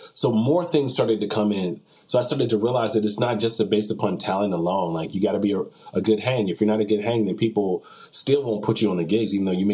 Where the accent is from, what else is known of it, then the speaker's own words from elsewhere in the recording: Birmingham, Alabama, United States; And I'm like, I'm from Birmingham, Alabama.